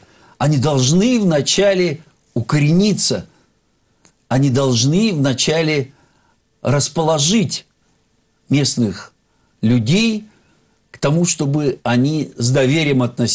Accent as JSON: {"language": "Russian", "town": "Irkutsk", "region": "Irkutsk Oblast", "country": "Russia", "said": "сам я из Иркутска"}